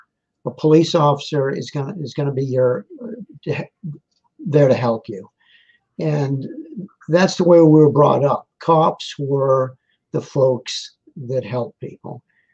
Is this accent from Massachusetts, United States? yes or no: yes; Braintree, Massachusetts, United States; I grew up in Braintree, Massachusetts, which is south suburban Boston, Massachusetts